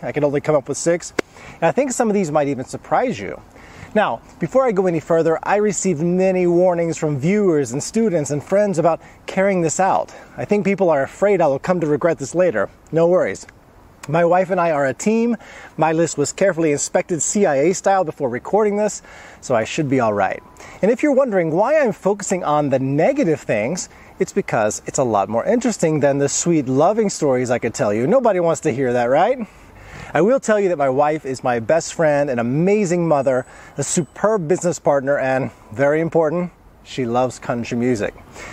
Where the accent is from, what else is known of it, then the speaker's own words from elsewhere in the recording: United States; As an American, we have a lot of leeway in the way we describe things.